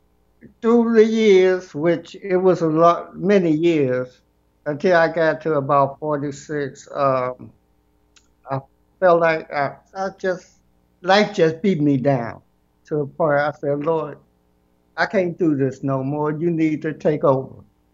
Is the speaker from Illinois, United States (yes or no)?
yes; Chicago, Illinois, United States; born there; Well, I was born in Chicago, on the south side of Chicago, and I was raised up as a Baptist.